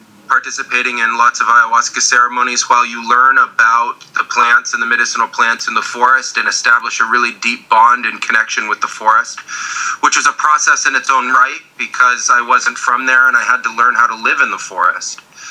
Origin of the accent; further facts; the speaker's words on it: California, United States; Yeah, well … I'm originally from California. Studied at the University of Colorado at Boulder, studied anthropology